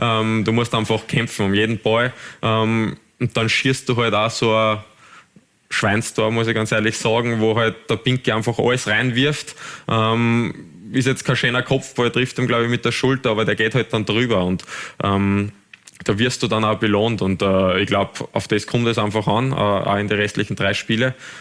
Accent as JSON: {"language": "German", "region": "Carinthia", "country": "Austria", "said": "Bei uns in Kärnten ist das leider halt nicht möglich"}